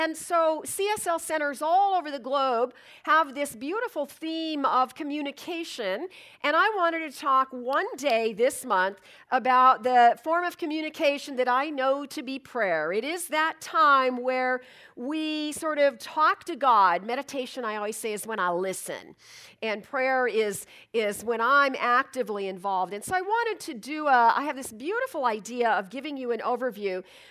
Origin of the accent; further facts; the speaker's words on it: Pasadena, California, United States; born there; I was born in Pasadena, still have relatives in Pasadena.